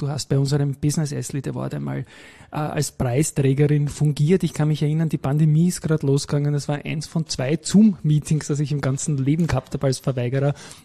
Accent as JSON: {"language": "German", "region": "Vienna", "country": "Austria", "tie": "born or raised there", "said": "Ich bin am Tennisclub aufgewachsen, auch im 22. Bezirk."}